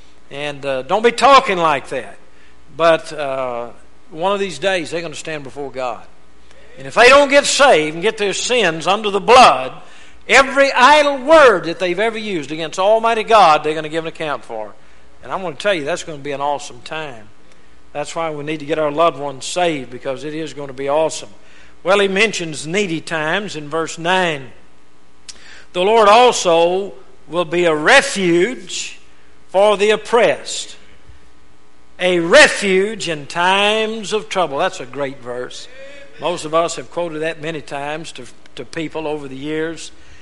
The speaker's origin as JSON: {"language": "English", "region": "Louisiana", "country": "United States", "tie": "born or raised there", "said": "I was raised in Louisiana. I know a little bit about swamps. I remember preaching a revival there close to my hometown."}